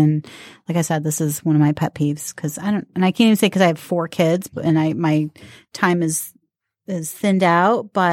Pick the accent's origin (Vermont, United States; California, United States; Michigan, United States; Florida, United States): Michigan, United States; Detroit; We're two moms from the Metro Detroit area trying to navigate through the stage of the terrible teenage years.